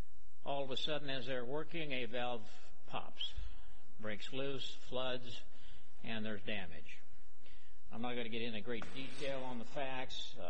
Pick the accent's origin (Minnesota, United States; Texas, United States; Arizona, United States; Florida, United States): Arizona, United States; Phoenix; I'm from Phoenix